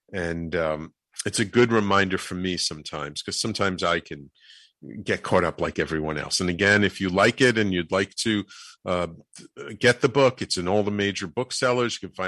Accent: New York City, New York, United States; I grew up in the Bronx, but we had some summer property outside of Peekskill, New York, a little bit upstate.

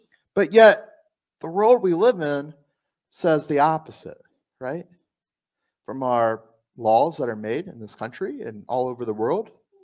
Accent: United States; Now, I'm an American. I'm proud to be one, right?

